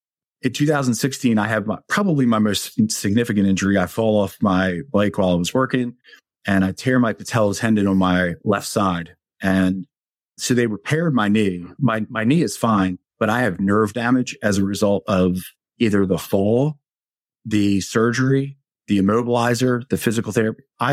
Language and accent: English; Baltimore, Maryland, United States; I am born and raised in the state of Maryland. I was born in Baltimore, not the city, but just outside of it. So the Baltimore County surrounds the entire place. So I spent the first 18 years of my life up there.